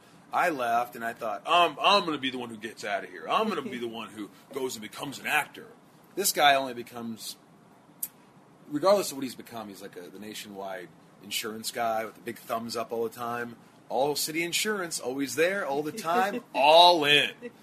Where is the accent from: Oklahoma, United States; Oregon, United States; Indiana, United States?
Indiana, United States; Newburgh; I go to play wiffle ball in my small town where I grew up in Newburgh, Indiana, in Evansville, twice a year.